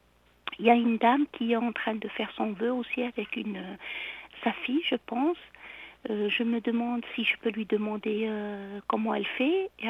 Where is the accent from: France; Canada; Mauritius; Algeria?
Algeria; je me vois aussi toujours chez moi, en Algérie, dans un endroit, parce que j'habite un peu, j'habitais dans un endroit semi-désertique.